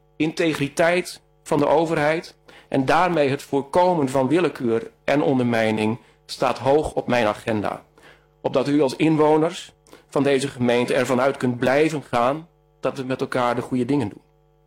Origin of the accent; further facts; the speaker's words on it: Groningen, Netherlands; ik ben opgegroeid op het Groninger platteland. Op de grens van klei, veen en zand.